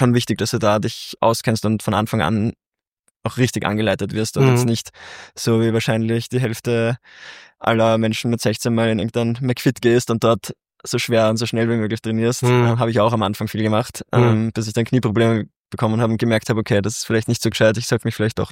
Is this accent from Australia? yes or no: no; Vienna, Austria; bin ursprünglich aus Wien, habe hier sehr viel Netzwerk